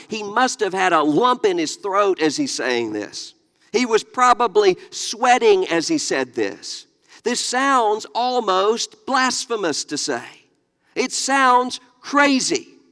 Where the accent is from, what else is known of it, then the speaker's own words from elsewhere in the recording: Mississippi, United States; I'm from Mississippi. That makes sense to me.